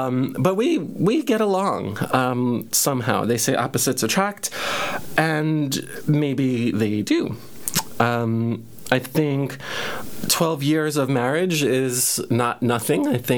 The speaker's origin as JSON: {"language": "English", "town": "Brooklyn", "region": "New York", "country": "United States", "said": "But I'm from Brooklyn. I come from a working class family of Irish mom and a Puerto Rican dad"}